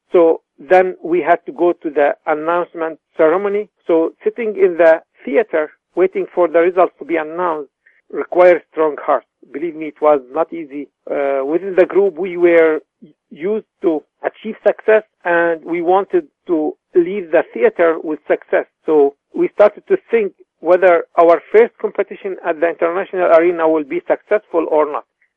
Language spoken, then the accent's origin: English; Canada; though I am Canadian